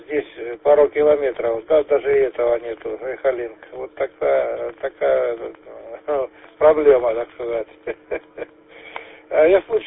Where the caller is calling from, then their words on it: Krasnodon, Luhansk Oblast, Ukraine; Вот сейчас я работаю из Краснодонского, Михалинка.